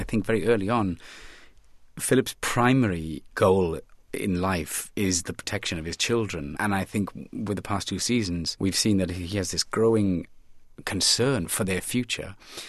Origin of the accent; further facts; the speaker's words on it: Wales, United Kingdom; As children growing up in Wales, we would go out into very wet, rain-trodden fields and play American cowboys